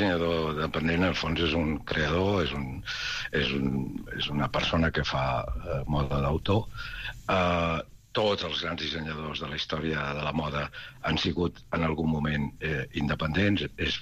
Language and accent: Catalan; Barcelona, Catalonia, Spain; Jo sóc de Barcelona, però en aquells moments estava aquí a Vic